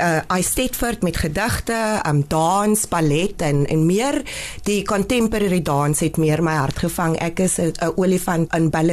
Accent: Paarl, Western Cape, South Africa; ek is gebore in die Parel. Ek het gematrikuleer by New Orleans Sekondêr. Ek was ook 'n student by New Orleans Primêr gewees, so heel wat in die New Orleans en groot geraak in New Orleans.

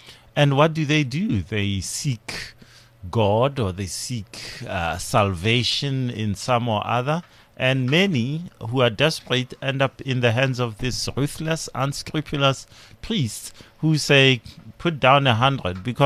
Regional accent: Limpopo, South Africa; I'm from Limpopo originally.

